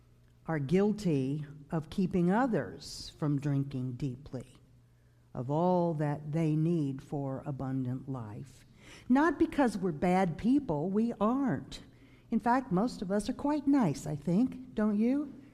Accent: the South, United States; now in Michigan, United States; Now, you may hear from my accent that I'm not a native of Michigan. I grew up in the segregated South, and I remember those signs.

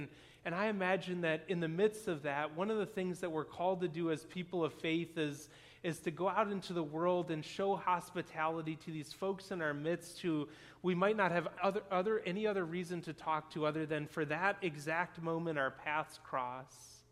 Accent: Michigan, United States; And I was like, well, I'm from Michigan.

